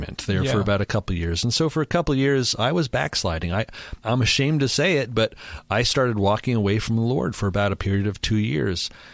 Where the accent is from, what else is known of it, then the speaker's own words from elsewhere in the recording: Montreal, Quebec, Canada; I was from Montreal, Quebec